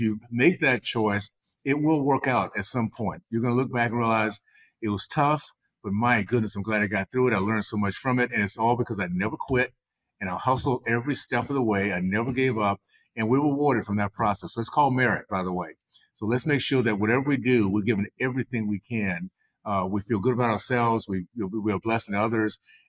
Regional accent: Tallahassee, Florida, United States; because I grew up in the Deep South in Tallahassee, Florida, days of KKK, Jim Crow, and segregation.

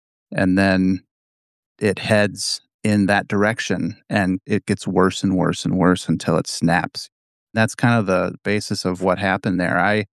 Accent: Minnesota, United States; I grew up in the River Road Fellowship cult in Minnesota, spanning from the years of 96 to 2015-ish.

